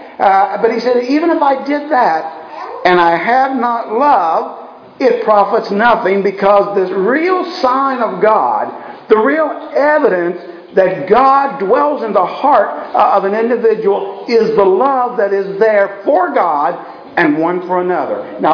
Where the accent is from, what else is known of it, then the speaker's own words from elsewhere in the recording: West Virginia, United States; We come from West Virginia where that the airport, I remember as a kid when they were building the airport, they literally took the top off of a mountain